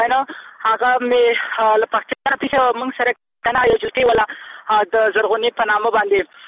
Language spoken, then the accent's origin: Pashto; Kabul, Afghanistan; زه د کابل یم کنه هغه اوس موږ راغلی یو کابل کې یو